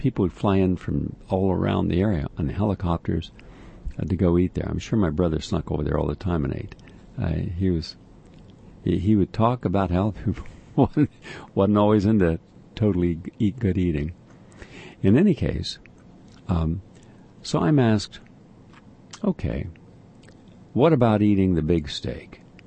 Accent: West Virginia, United States; my brother, we're both from West Virginia, and my adult life, I've always lived on a farm or a ranch

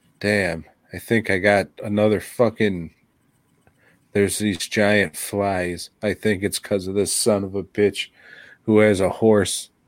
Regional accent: Chicago, Illinois, United States; I'm from the Chicagoland viewing area.

